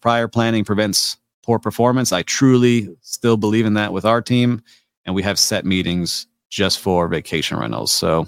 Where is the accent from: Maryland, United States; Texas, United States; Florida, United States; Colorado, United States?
Florida, United States; Miami; All right, Layla from my hometown in Miami.